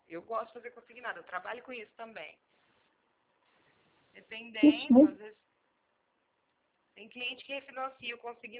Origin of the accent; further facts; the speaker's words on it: Presidente Bernardes, São Paulo, Brazil; Eu sou de Presidente Bernardes.